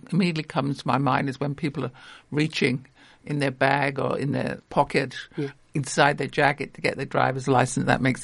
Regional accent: England, United Kingdom; because I'm originally from England, where, as you know, cops don't, as a normal run of things, carry guns.

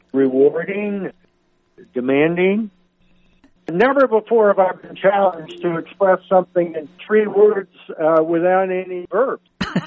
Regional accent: Iowa City, Iowa, United States; I'm in my hometown, and I'm in my home where I grew up during World War II, and I'm now back in that same house.

